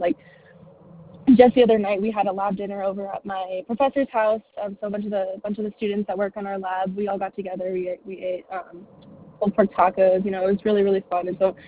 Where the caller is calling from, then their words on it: Westminster, Colorado, United States; I'm calling from Westminster, Colorado, a nice little city between Denver and Boulder.